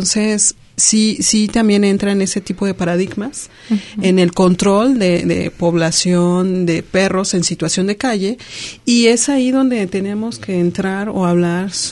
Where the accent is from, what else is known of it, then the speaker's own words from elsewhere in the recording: Cuernavaca, Morelos, Mexico; vengo de Cuernavaca, Morelos, y al incorporarme a CULNORTE, pues tuve la necesidad de conocer las calles y la ciudad caminando.